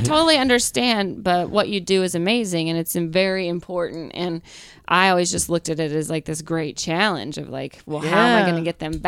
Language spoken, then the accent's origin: English; the South, United States; if I explain that I'm from the South and I'm single and like the pressure is there